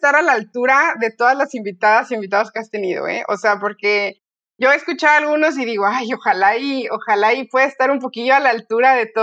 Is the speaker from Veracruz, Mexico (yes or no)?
no; Chiapas, Mexico; now in Monterrey, Mexico; yo soy de Chiapas, pero vivo en Monterrey.